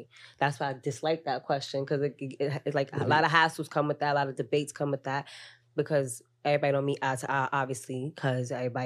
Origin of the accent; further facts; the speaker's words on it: Ghana; I'm from Ghana.